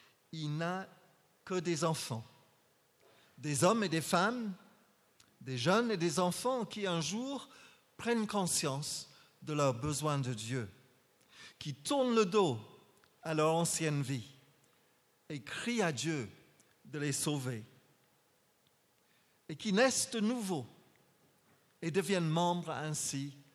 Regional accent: Paris, Île-de-France, France; je viens de Paris 20e. J'habite à Saint-Fargeau et je suis membre de l'église de Paris Télégraphe.

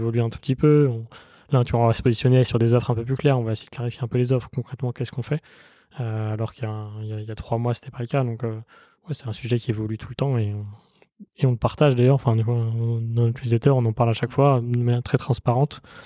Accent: Cholet, Pays de la Loire, France; je viens de Maine-et-Loire, à Cholet.

